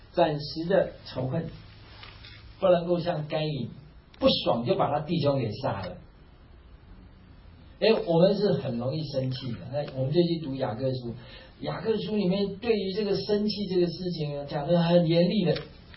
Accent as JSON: {"language": "Chinese", "country": "Taiwan", "said": "哦，我们台湾话叫“加西郎”哦"}